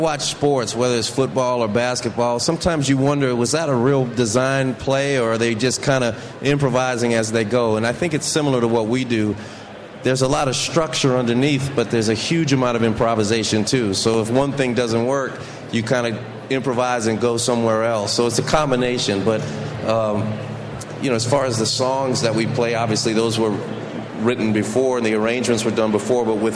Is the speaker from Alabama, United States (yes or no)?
no; New Orleans, Louisiana, United States; I'm from New Orleans, so we play a lot of...